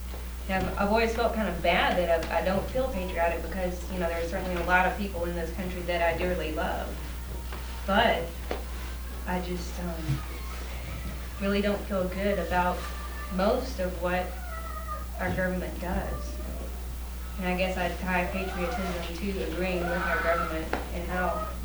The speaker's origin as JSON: {"language": "English", "country": "United States", "said": "When I meet some of the people that tell them that I'm an American."}